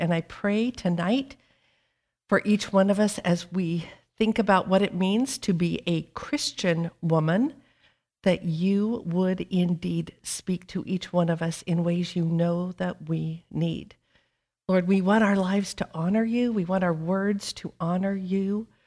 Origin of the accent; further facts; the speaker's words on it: Oregon, United States; now in Kentucky; I grew up in Oregon, which Nicole thinks is hilarious. And so having moved to Kentucky